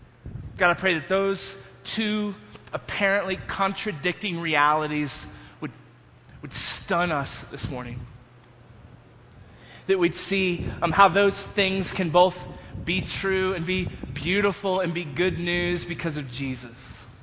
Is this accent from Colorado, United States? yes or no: no; Texas, United States; We grew up in North Texas, so there weren't many steep hills